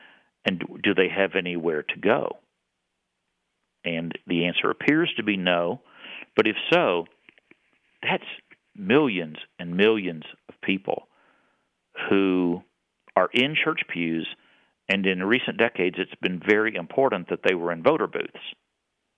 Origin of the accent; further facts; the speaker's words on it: Texas, United States; this is easy for me to do because I grew up Southern Baptist in Texas.